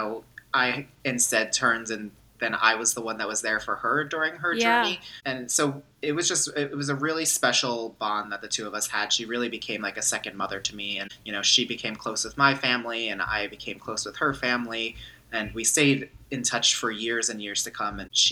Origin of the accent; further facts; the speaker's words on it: New Jersey, United States; I grew up with my mom, my dad, a sister, and a dog in New Jersey, right outside of New